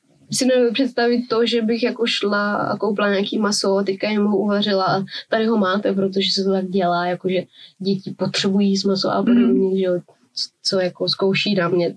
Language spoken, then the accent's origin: Czech; Rýmařov, Moravian-Silesian Region, Czechia; jakože jsem z Rýmařova